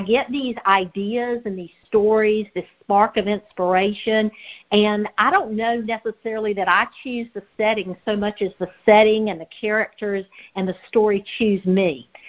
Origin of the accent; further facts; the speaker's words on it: North Carolina, United States; I do not. I am from North Carolina.